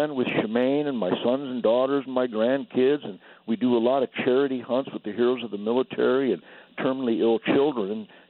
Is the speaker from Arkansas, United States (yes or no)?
no; Detroit, Michigan, United States; I've been so lucky for the last 60-some years growing up in Detroit